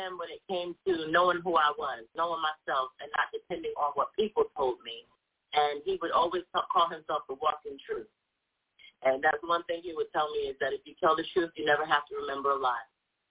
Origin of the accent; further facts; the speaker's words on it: New Jersey, United States; Well, I am definitely from … born and raised in New Jersey.